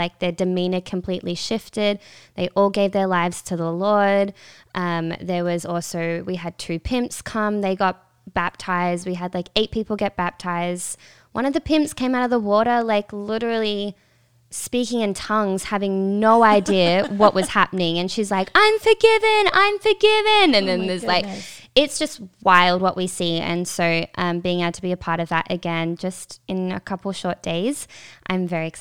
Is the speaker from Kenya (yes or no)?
no; Melbourne, Victoria, Australia; moved away as an adult; now in Redding, United States; Okay, so I'm from Australia. If you haven't already heard from my accent, I'm from Melbourne, Australia. And so I moved here to Redding, California in 2021 during the pandemic